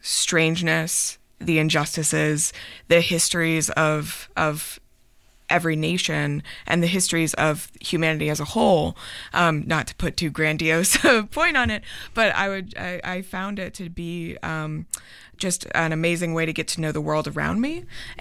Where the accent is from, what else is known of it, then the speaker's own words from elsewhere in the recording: Pacific Northwest, United States; growing up in the Pacific Northwest can really lead you to consider a more global, non-normative framework from the very beginning